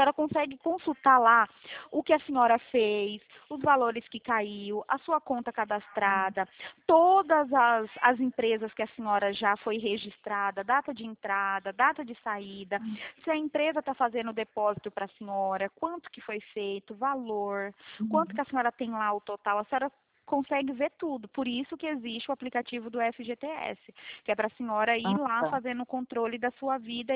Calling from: Mogi Guaçu, São Paulo, Brazil; Olha, eu falo de Mogi Guaçu, São Paulo, interior São Paulo.

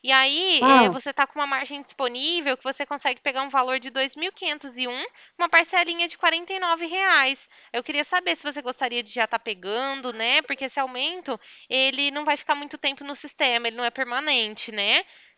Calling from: Ribeirão Preto, São Paulo, Brazil; eu sou daqui de Ribeirão Preto

